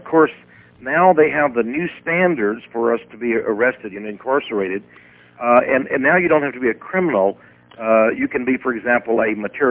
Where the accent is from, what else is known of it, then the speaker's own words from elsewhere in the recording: Texas, United States; Well, in other words, as a Texan, if I go to California, I pay more in college.